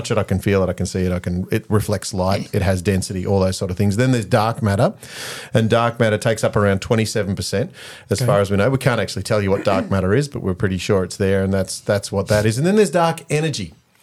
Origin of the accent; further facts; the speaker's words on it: Victoria, Australia; accent: rural Victoria; Yes, right? Rural. Yeah, I can talk farmer. I can talk farmer. I can drop it down there. Or I can even talk Queenslander if you want.